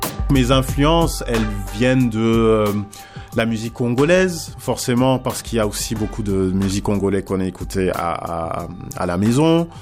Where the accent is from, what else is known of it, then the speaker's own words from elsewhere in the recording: Luxembourg; born there; j'ai 39 ans. Je suis né au Grand-Duché de Luxembourg, qui est un très petit pays, un tout petit pays au centre de l'Europe.